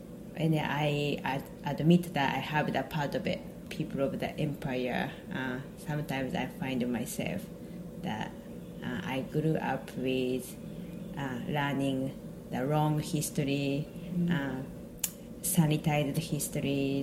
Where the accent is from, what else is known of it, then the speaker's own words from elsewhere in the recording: Japan; now in United States; I'm originally from Japan